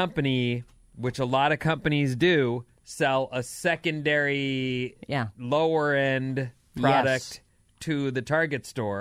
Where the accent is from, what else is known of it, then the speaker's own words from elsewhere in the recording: Newport Beach, California, United States; I grew up in Orange County on Newport Beach where we saw that.